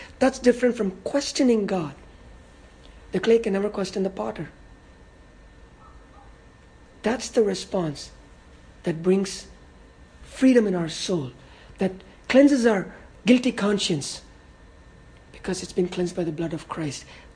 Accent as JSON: {"language": "English", "country": "India", "said": "I come from India."}